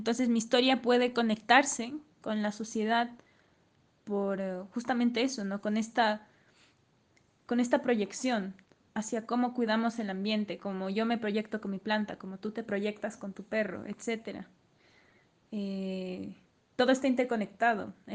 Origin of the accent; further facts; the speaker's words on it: Quito, Pichincha, Ecuador; soy de Quito.